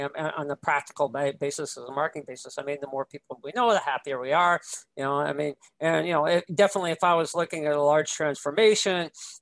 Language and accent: English; Canada; Not so much in my case, being Canadian